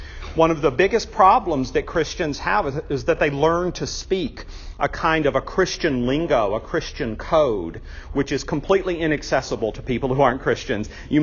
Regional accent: Alabama, United States; accent: Southern; now in Illinois, United States; because I'm from Alabama. When I moved to Illinois, one of the things I realized pretty quickly, though not consciously and intentionally, but I realized that my Southern accent got a lot more attention than I wanted it to get.

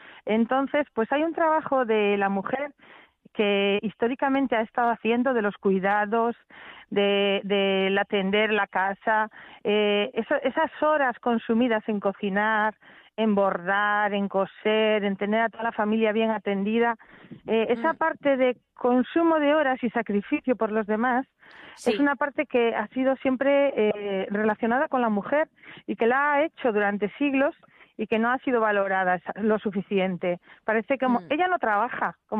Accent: Pontevedra, Galicia, Spain; Un nexo común que tenemos también los gallegos, nosotros que somos de Pontevedra, estamos al ladito de Portugal, ¿no?

